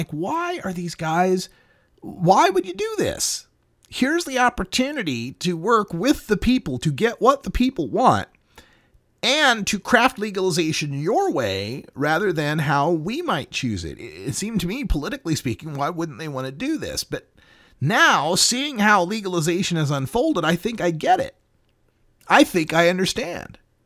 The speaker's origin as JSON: {"language": "English", "region": "Oregon", "country": "United States", "tie": "born or raised there", "said": "Talking a little bit about my home state of Oregon"}